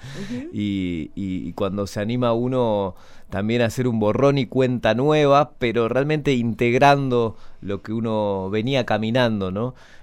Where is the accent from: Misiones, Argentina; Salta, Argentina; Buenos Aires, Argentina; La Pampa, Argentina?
Buenos Aires, Argentina; born there; soy de nací en Buenos Aires, pero alto viajero, o sea, peregrino. La verdad que moviéndome por varios territorios. Hace unos 2 años que estoy viajando con un motorhome.